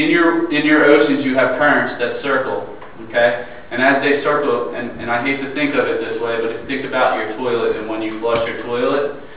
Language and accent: English; New Jersey, United States; moved away; I'm a 18-year resident of southeastern North Carolina. I moved here from South Jersey, where I grew up.